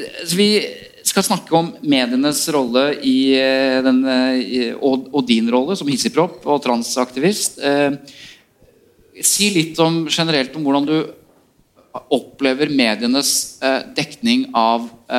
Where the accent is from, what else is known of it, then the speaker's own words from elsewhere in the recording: Bergen, Vestland, Norway; Jeg bergenser. Er ikke det liksom, fyller ikke rollen som bergenser en hel kropp og et helt sinn og en hel sjel?